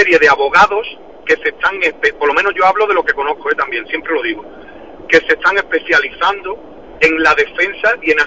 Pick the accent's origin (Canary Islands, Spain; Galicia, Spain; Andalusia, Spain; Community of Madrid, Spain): Andalusia, Spain; Cádiz; now in Turre, Spain; sí, pero soy gaditano